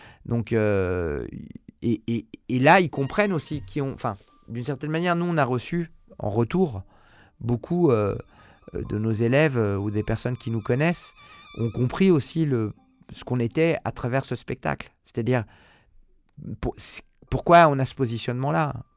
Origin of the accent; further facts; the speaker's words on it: Chile; Et qui savent que, bon, ben oui, ben, on vient du Chili